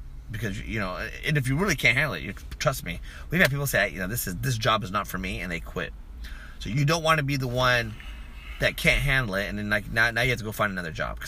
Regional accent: United States; I'm an American people person. I probably hate minorities like you guys. Like, I hate certain minorities that come to this country.

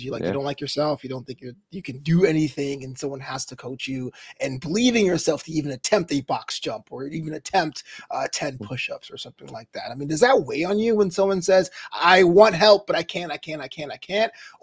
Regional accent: Brooklyn, New York, United States; I'm from Brooklyn originally.

